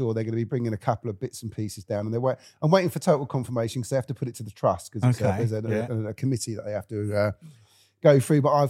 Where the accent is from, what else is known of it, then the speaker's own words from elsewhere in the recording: Hartley Wintney, South East England, United Kingdom; also born or lived in Southampton; I was born in Southampton. Mm-hmm. And my parents had a pub called the Gatties there at the time. And then we went to Richmond, Southampton, Hartley Whitney, which mm-hmm. is where I was brought up.